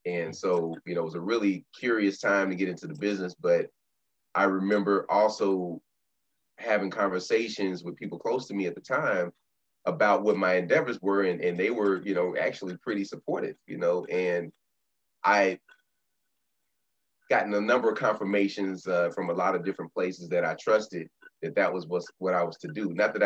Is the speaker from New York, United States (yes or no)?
no; Dallas, Texas, United States; also born or lived in Illinois; Before that, I was born in Illinois, but I grew up in Dallas, Texas, Oak Cliff, Texas specifically, because we get a little territorial. Right? So Oak Cliff, Texas, that's my hood.